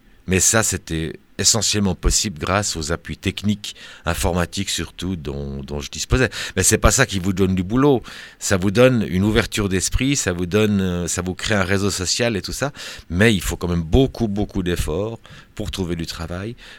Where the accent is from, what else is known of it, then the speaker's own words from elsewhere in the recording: Switzerland; c'est vrai que chez nous en Suisse, une des premières choses que j'ai fait quand j'ai perdu la vue, j'ai appris le braille